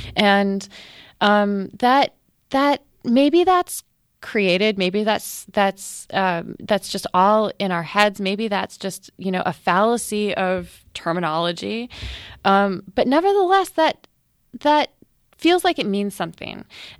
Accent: Minnesota, United States; I grew up in Minnesota, which is the sort of Lutheran hotbed in the United States

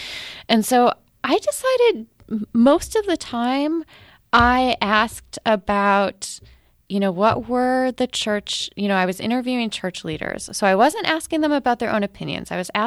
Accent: Minnesota, United States; I grew up in Minnesota, which is the sort of Lutheran hotbed in the United States

